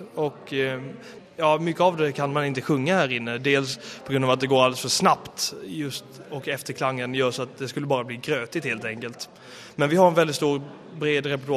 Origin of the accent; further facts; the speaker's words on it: Skåne, Sweden; now in Stockholm, Sweden; Jag kom från Skåne från början men sen flyttade upp till Stockholm.